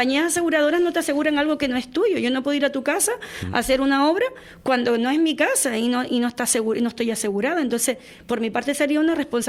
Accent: Canary Islands, Spain; siempre quien al final sale perjudicado somos los canarios, como siempre.

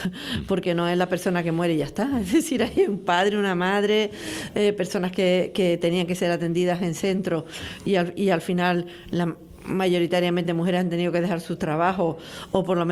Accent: La Laguna, Canary Islands, Spain; mañana yo, que soy de La Laguna

